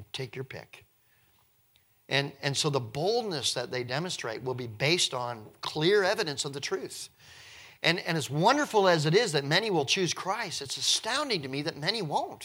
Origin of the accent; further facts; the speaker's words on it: New Brunswick, Canada; when life is pretty easy for me as a Canadian living in New Brunswick